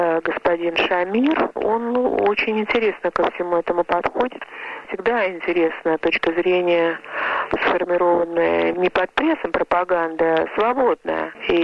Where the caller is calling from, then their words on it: Melbourne, Victoria, Australia; Добрый день. Я из Мельбурна